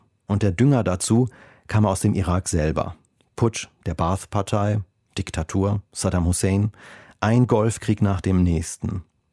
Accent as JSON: {"language": "German", "region": "North Rhine-Westphalia", "country": "Germany", "tie": "born there", "said": "mein Vater kommt aus einem fernen Land, dem Irak. Mehr konnte ich dazu nicht sagen. Ich bin im Ruhrgebiet geboren und in einer Kleinstadt aufgewachsen. Zusammen mit meiner deutschen Mutter, meiner Schwester und Papa. Wir waren noch nie im Irak."}